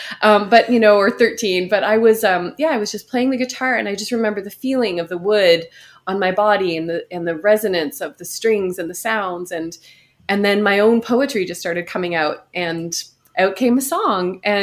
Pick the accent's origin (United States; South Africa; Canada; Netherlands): Canada; Charlottetown, Prince Edward Island; growing up in Prince Edward Island, it was a relatively conservative place in, you know, in Charlottetown. So when we moved to town